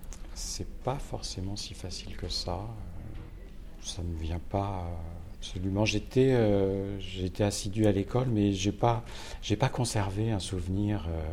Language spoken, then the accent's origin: French; northern France, France; moi je suis un Français du nord de la France.